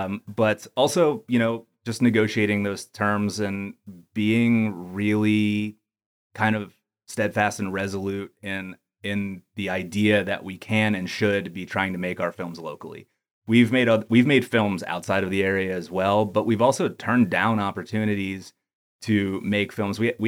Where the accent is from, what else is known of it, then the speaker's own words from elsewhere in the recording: Harrisburg, Pennsylvania, United States; When I was 12 years old, I grew up outside of Harrisburg, Pennsylvania.